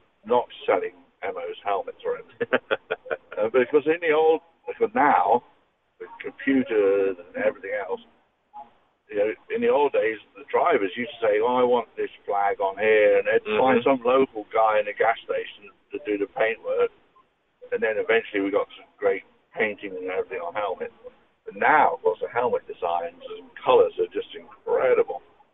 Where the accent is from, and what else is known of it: England, United Kingdom; born or raised there